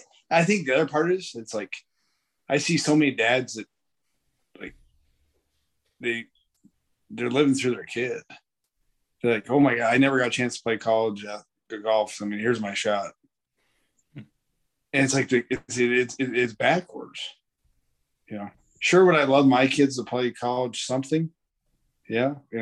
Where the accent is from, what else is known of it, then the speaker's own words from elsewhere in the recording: Ontario, Michigan, United States; I played a ton of golf growing up in Ontario, Michigan